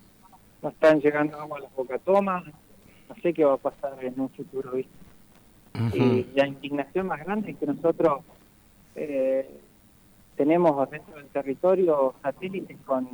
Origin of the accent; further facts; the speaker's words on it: Tratallén, Neuquén, Argentina; Nosotros somos de Tratallén.